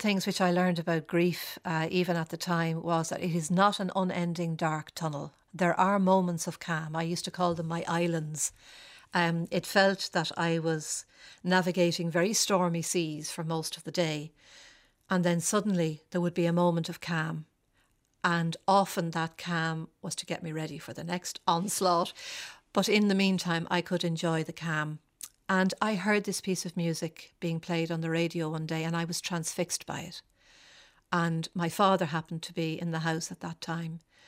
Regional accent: Dublin, County Dublin, Ireland; I grew up in Clontarf Park, just off Vernon Avenue.

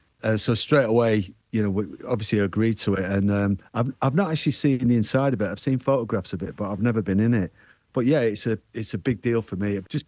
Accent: Manchester, North West England, United Kingdom; So it's in you, you know, even if you grow up in Manchester.

